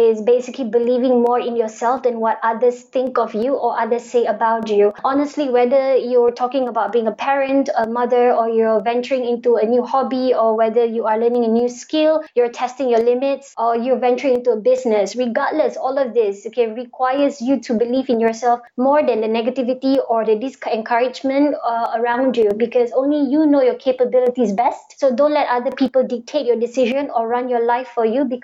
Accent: Singapore; is from Indonesia by roots and my mother is from Malaysia. But I've always been a Malay Muslim growing up in Singapore in a modern city life.

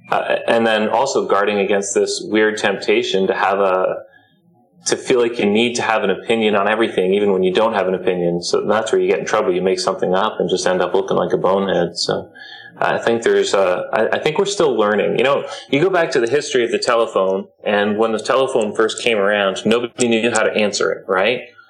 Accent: Canada; I want to distinguish between you and me as an American and a Canadian

